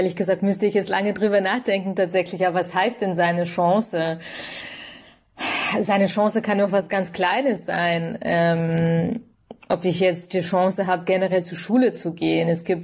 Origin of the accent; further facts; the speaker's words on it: Bavaria, Germany; in Bayern, wo ich herkomme